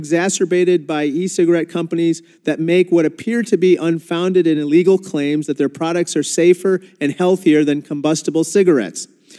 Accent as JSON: {"language": "English", "region": "Illinois", "country": "United States", "said": "But on August 23rd, officials from my home state of Illinois reported the first death due to a mysterious vaping-related lung illness."}